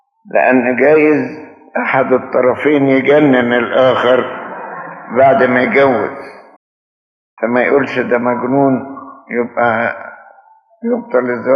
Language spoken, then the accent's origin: Arabic; Egypt; حاليا في قانون من قوانين الدولة عندنا في مصر ممنوع ان واحدة تتجوز قبل سن 18